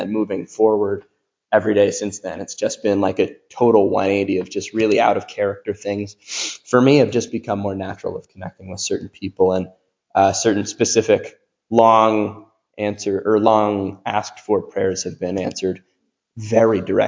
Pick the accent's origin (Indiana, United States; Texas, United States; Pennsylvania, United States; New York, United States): Pennsylvania, United States; Hamburg; So this was last Saturday. So my parents, I grew up in Hamburg. My parents are moving from my childhood home where I spent my entire life to now Pottsville. I live in Pottsville